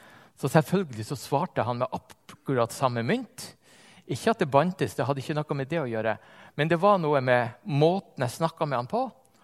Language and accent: Norwegian; Northern Norway, Norway; now in Stavanger, Norway; Jeg fikk en opplevelse av dette med kultur når jeg kom fra Nord-Norge og flyttet ned til Stavanger.